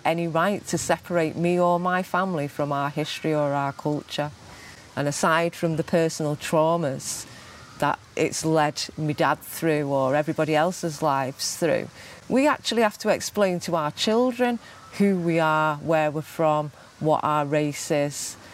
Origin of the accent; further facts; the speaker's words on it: United Kingdom; I'm British, I'm part Chinese.